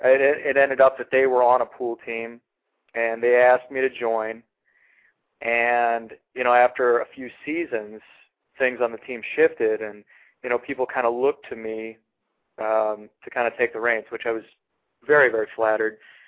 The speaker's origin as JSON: {"language": "English", "region": "Iowa", "country": "United States", "said": "Well, I have lived 27 years, and I'm originally from Iowa"}